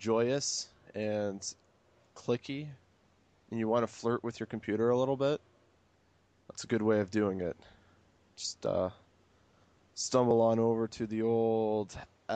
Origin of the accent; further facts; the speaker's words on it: Canada; I'm Canadian. What do I know?